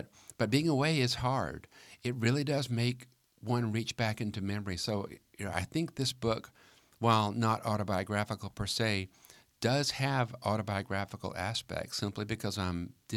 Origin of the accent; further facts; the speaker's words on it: Alabama, United States; I grew up in Alabama in a very, very small place.